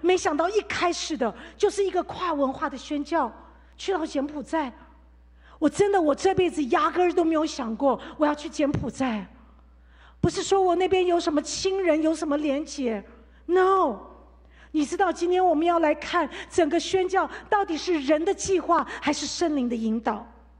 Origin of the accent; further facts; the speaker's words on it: Taiwan; 你知道吗，弟兄姐妹，我是台湾土生土长的，我不是不爱那块土地